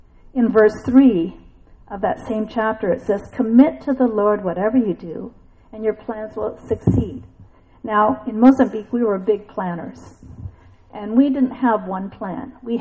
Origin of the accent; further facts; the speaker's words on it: Washington, United States; And we're from the West Coast, so we're from Washington State.